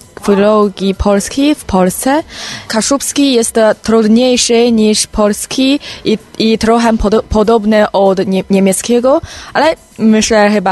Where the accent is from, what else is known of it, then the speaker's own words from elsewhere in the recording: northern China, China; Polish is a second language; now in Poland; Jestem też z Chin i jestem z chyba północy Chin, tak samo jak pan z Harbinu. I teraz uczę się filologii polskiej w Polsce.